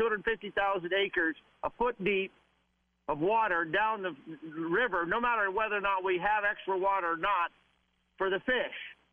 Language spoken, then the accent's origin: English; Jerome, Idaho, United States; Well, I grew up in Jerome, and I didn't know Chris was from Twin.